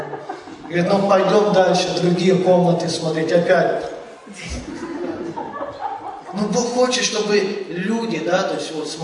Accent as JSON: {"language": "Russian", "country": "Ukraine", "moved": "as an adult", "said": "Я приехал, молодой человек с Украины, хотел жену."}